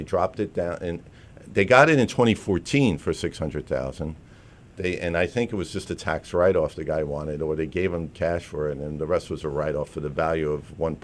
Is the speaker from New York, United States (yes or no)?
yes; Queens, New York, United States; I'm not Jewish, but I'm from Queens originally.